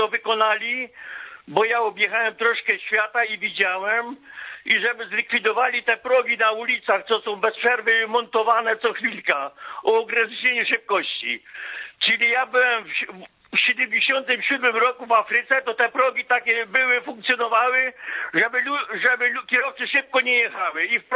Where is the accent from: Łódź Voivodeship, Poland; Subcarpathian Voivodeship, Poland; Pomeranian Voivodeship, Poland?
Subcarpathian Voivodeship, Poland; No na Podkarpaciu widzicie, tak moja wieś to jest tylko dwugospodarcze, a było 1000 mieszkańców i po 2-3 krowy było w każdym domu.